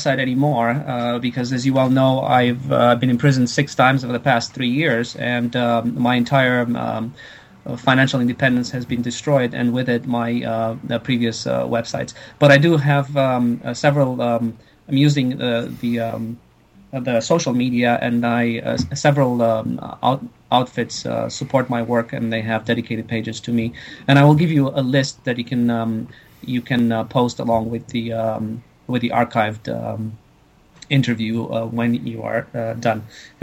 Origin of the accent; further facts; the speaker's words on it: Canada; and I'm Canadian.